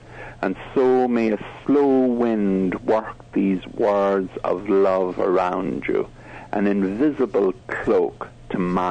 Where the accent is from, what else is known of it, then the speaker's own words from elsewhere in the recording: Munster, Ireland; born there; I was born in the Burn in County Clare, which is this amazing limestone landscape where all the shapes of the stones are different